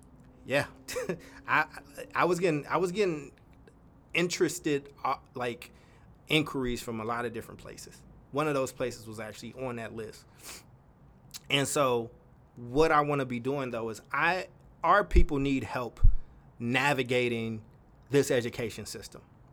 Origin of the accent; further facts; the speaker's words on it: Paducah, Kentucky, United States; also born or lived in Chicago / Oakland / Stockton; I was born in Chicago and I lived in Kentucky. And my goal is to make impact in the places that I grew up. And that's the first tier, that is Oakland, Chicago, and Paducah, Kentucky.